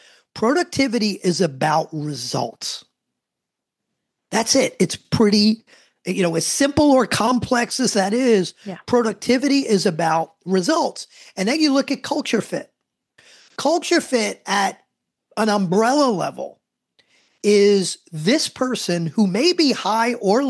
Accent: New Jersey, United States; We could say asshole if it sounds better. We're from New Jersey. We can say that.

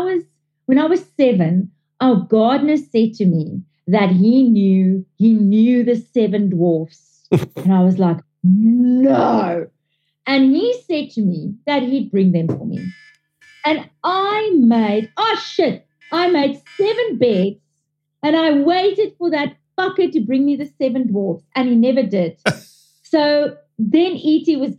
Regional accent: South Africa; born there; I'm Italian. I'm South African born, but my father is fully Italian.

